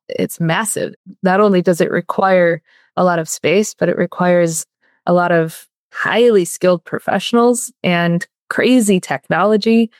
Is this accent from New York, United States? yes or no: yes; New York, United States; now in Rhode Island, United States; I'm originally from New York State, and the culture shock has been, for me, delightful.